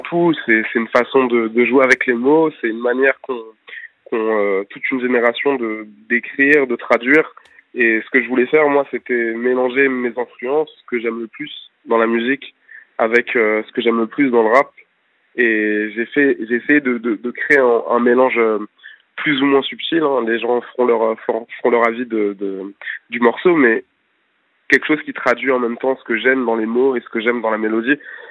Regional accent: Paris, Île-de-France, France; moi, je viens de Paris. Après, j'ai beaucoup bougé aux quatre coins de la France.

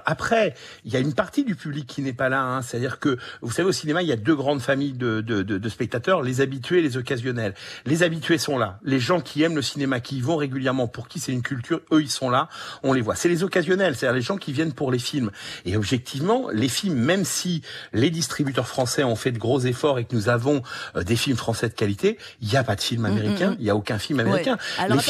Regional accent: Normandy, France; je suis normand

